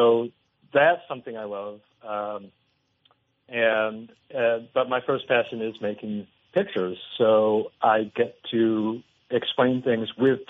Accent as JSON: {"language": "English", "region": "New Hampshire", "country": "United States", "tie": "born or raised there", "said": "I grew up in New Hampshire, and when I was in the second grade, a children's book illustrator who lived in our town came to my school to present her book."}